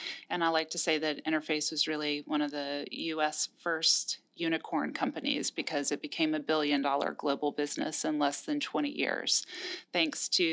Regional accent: Atlanta, Georgia, United States; I'm an Atlanta native. I am a resident of South Fulton County. I have twin boys, and my husband is a Delta 737 captain.

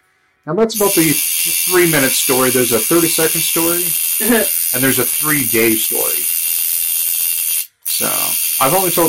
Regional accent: Canada; I'm French Canadian.

